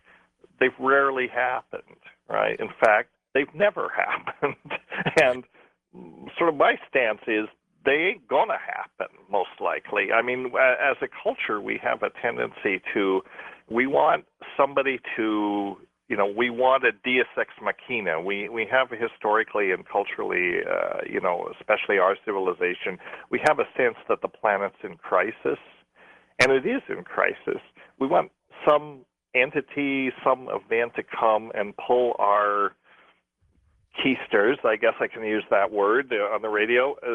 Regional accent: Ireland; we're Irish and we have a sense of humor

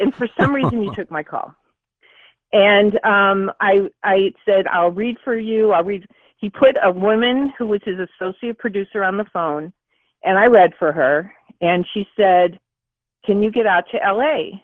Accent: Michigan, United States; Well, I'm from Michigan.

